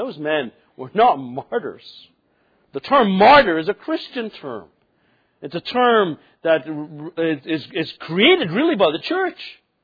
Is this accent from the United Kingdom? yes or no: yes; England, United Kingdom; I was born and raised in England